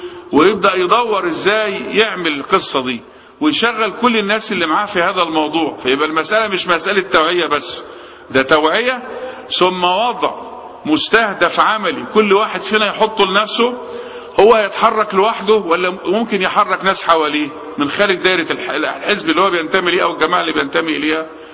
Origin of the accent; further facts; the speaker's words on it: Egypt; احنا بنسترد كمصريين